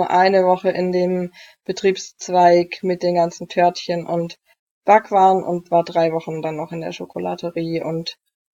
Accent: Hesse, Germany; als ich zurückkam in meine Heimat, also nach Hessen

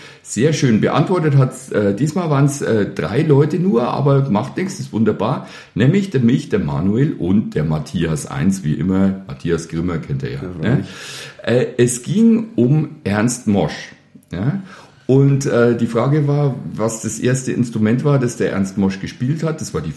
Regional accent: Bavaria, Germany; als bei uns in Oberfranken Topwurst.

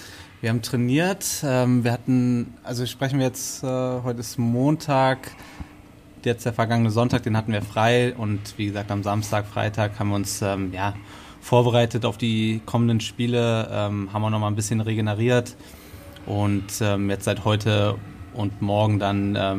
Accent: Cologne, North Rhine-Westphalia, Germany; born there; now in Rosenheim, Germany; geboren in Köln, 30 Jahre alt, wie du schon gesagt hast, seit kurzem jetzt in Rosenheim

